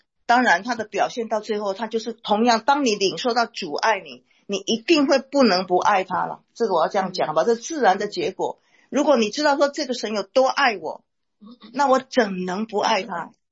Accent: China; 特别是我们从中国来的弟兄姐妹的话

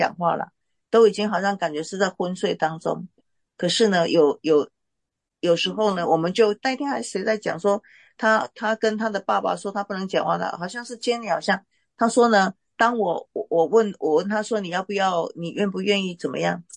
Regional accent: Xiamen, Fujian, China; 厦门就是我的家乡啊。

